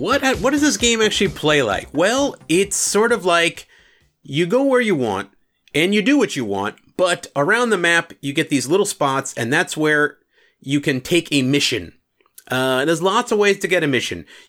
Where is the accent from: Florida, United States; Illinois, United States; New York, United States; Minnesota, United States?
New York, United States; Now, me as a New Yorker, I read it as New York, I'll be honest